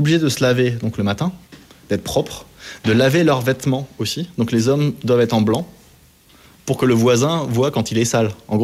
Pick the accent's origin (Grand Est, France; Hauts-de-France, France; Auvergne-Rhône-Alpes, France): Grand Est, France; C'est alsacien. Je suis d'Alsace